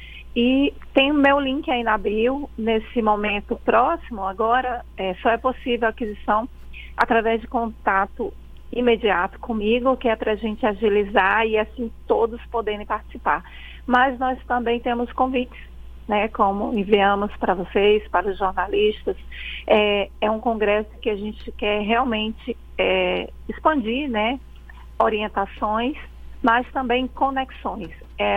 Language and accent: Portuguese; Acre, Brazil; now in Brasília, Brazil; Eu sou do Acre, mas também estou morando em Brasília